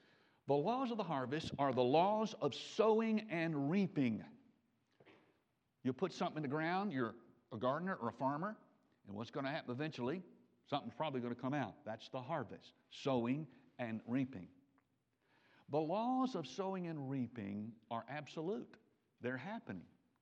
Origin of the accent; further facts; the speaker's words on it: Memphis, Tennessee, United States; a man who was my pastor when I was a teenager growing up in Memphis.